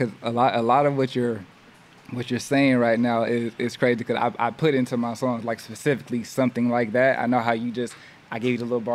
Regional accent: Inglewood, California, United States; growing up in Inglewood, my pops is from New York, though.

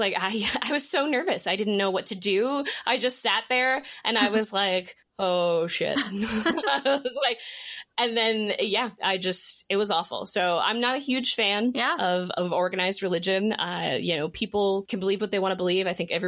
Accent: Bible Belt, United States; I've always had like a nervousness about, you know, religion and things like that, just because growing up in the Bible Belt, non-religious.

